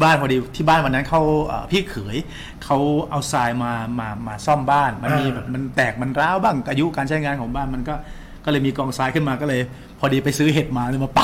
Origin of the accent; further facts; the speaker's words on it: Nakhon Phanom, Thailand; เกิดมาก็เขาเรียกว่าโตที่นครพนมเลย อยู่ใช้ชีวิตแบบเหมือนเด็กบ้านนอกเด็กต่างจังหวัดอยู่กับแม่กับปู่ย่าตายาย